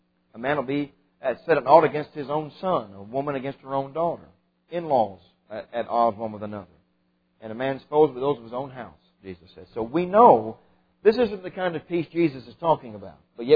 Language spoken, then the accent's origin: English; Kentucky, United States; To have peace among men, my home state, one of its great heroes is Henry Clay.